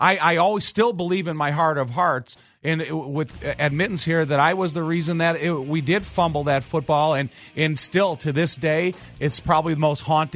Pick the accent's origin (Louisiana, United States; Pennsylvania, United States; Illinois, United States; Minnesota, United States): Illinois, United States; Chicago; oh, my God, I'm from Chicago.